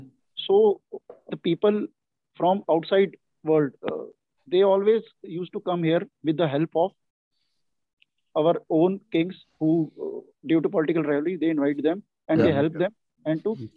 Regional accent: Punjab, India; I'm from Punjab. It is in northern India and near Pakistan and near Bhutan also.

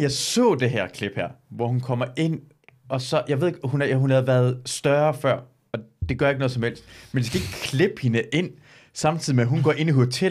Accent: Jutland, Denmark; Jeg er fra Jylland, ja.

